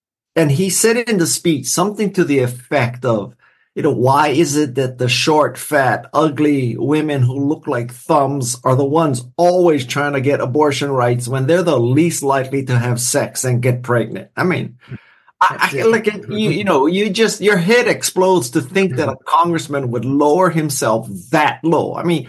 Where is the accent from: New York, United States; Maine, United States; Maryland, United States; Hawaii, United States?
Hawaii, United States; I'm from Hawaii, so I had literally never skated before. And, you know, in Hawaii, we don't exactly have a lot of pond hockey.